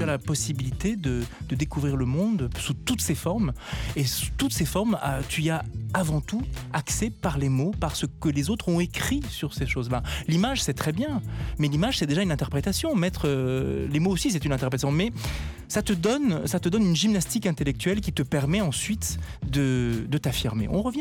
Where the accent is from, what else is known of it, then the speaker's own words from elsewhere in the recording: France; ont permis chez nous en France là-bas la révolution du peuple contre les monarques abusifs